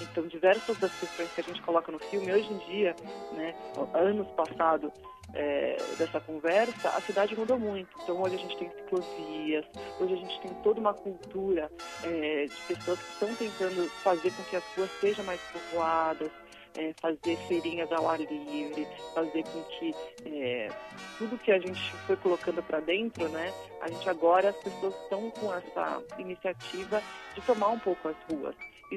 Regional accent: Brazil; É engraçado, a gente como brasileiro, né?

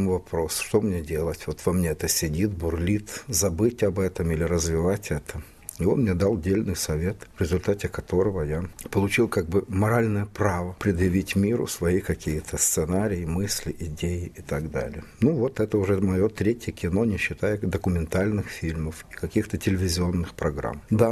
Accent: Ukraine; now in Russia; я украинец, живущий в России. Часть моей семьи, мои родственники, братья, сестры живут на Украине.

